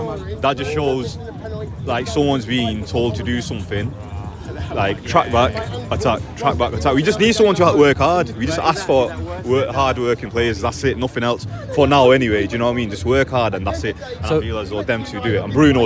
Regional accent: Wythenshawe, North West England, United Kingdom; Wivenshaw, mate.

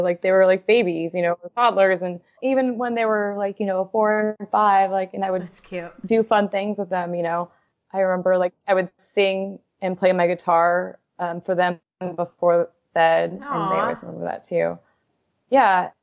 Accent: Redding, California, United States; I grew up in Redding, California. I'm the oldest of 4.

